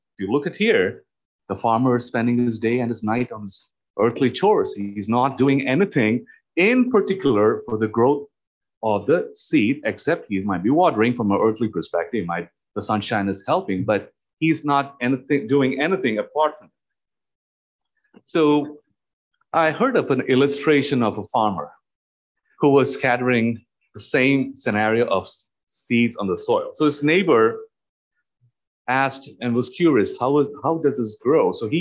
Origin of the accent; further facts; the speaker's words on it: India; English is a second language; now in United States; as farmers, as we are from India, and we, even though we were not farmers, we know to an extent